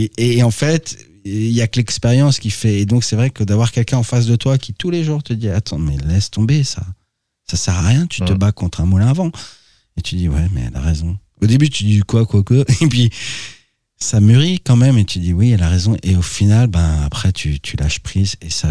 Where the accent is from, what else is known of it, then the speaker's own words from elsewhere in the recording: Hauts-de-France, France; moi, je suis de Picardie, donc j'ai envie de vous dire, c'est impossible de pas revenir.